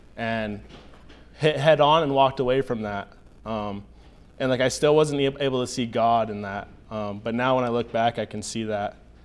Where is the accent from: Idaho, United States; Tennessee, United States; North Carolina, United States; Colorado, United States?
Idaho, United States; Pocatello; I'm originally from Pocatello, Idaho. A lot of Mormon people there.